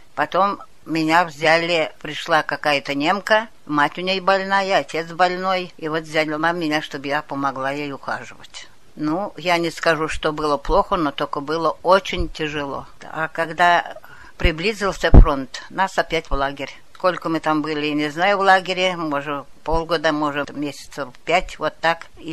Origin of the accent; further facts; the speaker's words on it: Ukraine; Ну, я сказала, что я с Украины